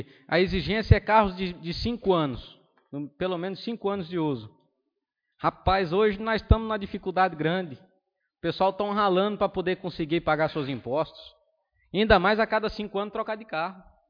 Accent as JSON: {"language": "Portuguese", "town": "Santa Helena", "country": "Brazil", "tie": "born there", "said": "ainda é uma cidade pequena, uma cidade onde eu nasci aqui, e quero ver essa cidade prosperar"}